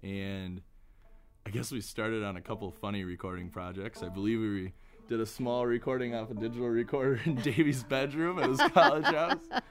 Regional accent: Wisconsin, United States; Yeah, we all have been listeners for many, many years growing up in Wisconsin.

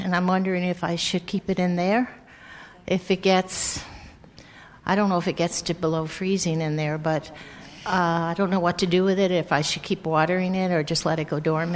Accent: Whitefish Bay, Wisconsin, United States; I'm from Whitefish Bay, and I have a tree

